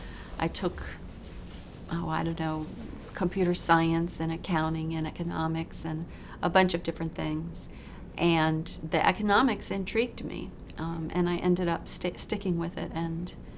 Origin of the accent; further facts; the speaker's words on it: Silver Spring, Maryland, United States; also born or lived in Texas; I was born and raised in Silver Spring, Maryland.